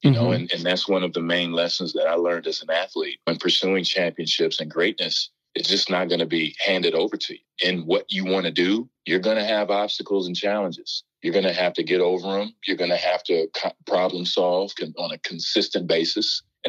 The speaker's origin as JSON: {"language": "English", "town": "Dallas", "region": "Texas", "country": "United States", "tie": "born or raised there", "said": "That's my hometown. I saw people that I grew up with and played high school basketball with wearing Dallas Mavericks championship jerseys."}